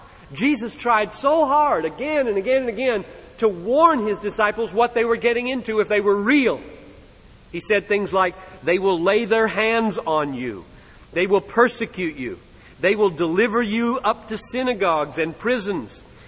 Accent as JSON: {"language": "English", "country": "United States", "said": "I'm an American. I'm almost drowning in luxury."}